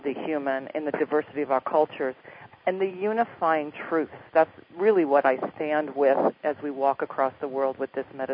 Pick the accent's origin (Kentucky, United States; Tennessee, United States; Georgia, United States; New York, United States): New York, United States; And being of Seneca descent, I spent a lot of time growing up in New York in Iroquois country